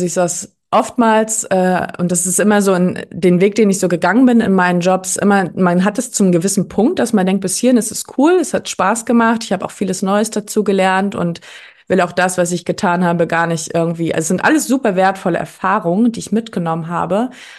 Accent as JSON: {"language": "German", "region": "Hamburg", "country": "Germany", "said": "ich komme aus Hamburg."}